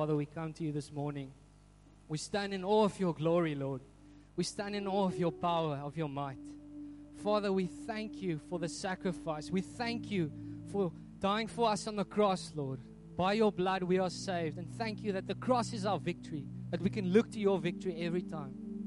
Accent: Malmesbury, Western Cape, South Africa; now in Hermanus, South Africa; We're from Malmesbury, by the way. That's a beautiful place.

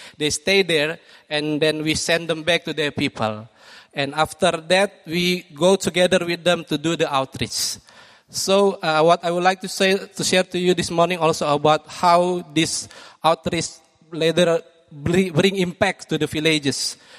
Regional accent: Jakarta, Indonesia; Greeting from Indonesia, just 16 hours flight from here. I come from Jakarta. I live in Jakarta. This is the capital of Indonesia, which there are 20 million inhabitants in one city.

